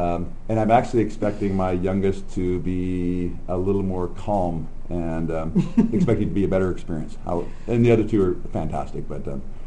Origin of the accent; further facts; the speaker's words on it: Midwest, United States; And there wasn't where I was growing up in the Midwest.